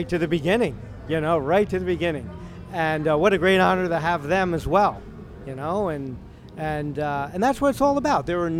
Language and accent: English; Woodbridge, New Jersey, United States; Yes, I did. Woodbridge, Avenel.